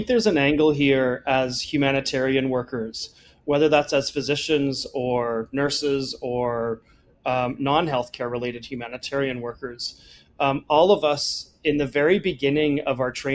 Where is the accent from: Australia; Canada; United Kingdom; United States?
Canada; born there; We're in Canada, right? Like, I was born in Canada.